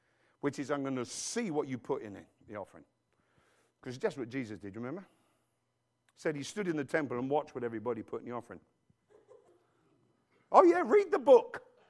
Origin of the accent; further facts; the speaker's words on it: England, United Kingdom; I'm an Englishman